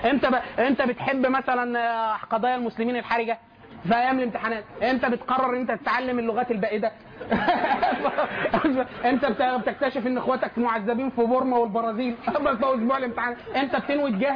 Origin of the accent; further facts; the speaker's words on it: Egypt; هل ده بيحصل عندنا بس احنا كمصريين؟